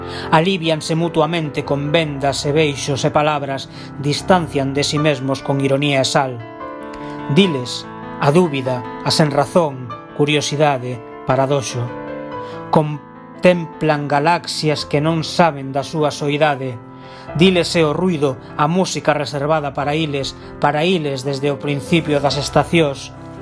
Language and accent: Galician; Allariz, Galicia, Spain; Eu son de Allariz, para que non o saiba.